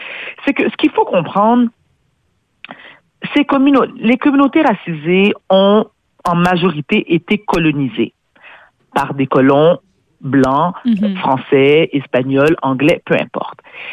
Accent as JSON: {"language": "French", "region": "Quebec", "country": "Canada", "tie": "born there", "said": "moi je suis née au Québec"}